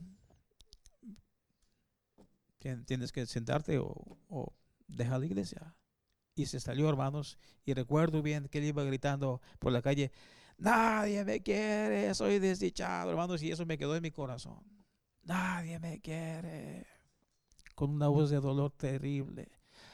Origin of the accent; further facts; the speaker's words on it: Guadalajara, Jalisco, Mexico; en el barrio donde nací, en Guadalajara, había unos tremendos campos abiertos, todavía no habían tantas casas como ahora.